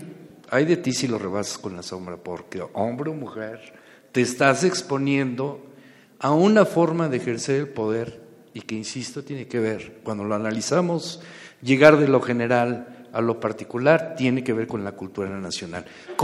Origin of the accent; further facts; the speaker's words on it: Mexico; pero pues ni modo, somos mexicanos